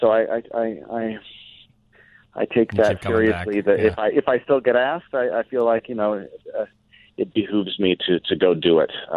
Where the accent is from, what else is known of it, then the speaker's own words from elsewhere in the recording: Minneapolis, Minnesota, United States; even though I'm kind of from the Midwest. I spent my teen years in Minneapolis.